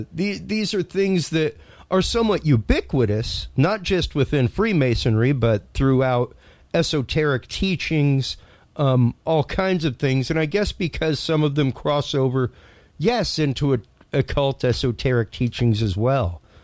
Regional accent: Houston, Texas, United States; the horrible, horrible incident that happened in my hometown of Houston at Astroworld.

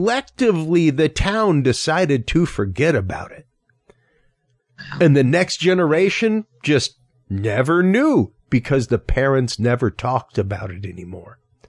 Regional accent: Houston, Texas, United States; growing up in Houston, especially having family from the Channel View Crosby area, where I grew up, the property where I grew up was actually probably about 2 miles as the crow flies from the Newport subdivision

